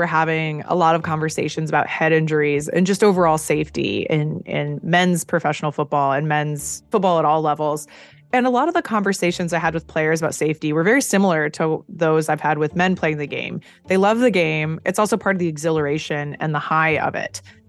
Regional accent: Eugene, Oregon, United States; I grew up in Eugene, Oregon, football is part of life.

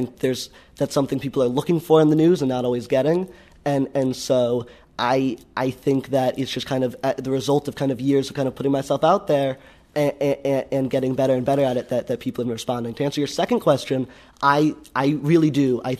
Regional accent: St. Louis, Missouri, United States; growing up in St. Louis and being politically involved, I have to say it's been a really great place to kind of grow up in political engagement

